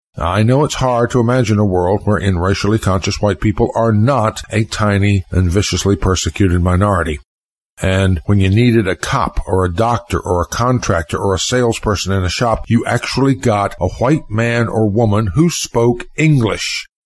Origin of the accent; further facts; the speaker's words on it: Southern US, United States; I know because growing up in the South in the 1950s and 60s, I kind of caught the tail end of that.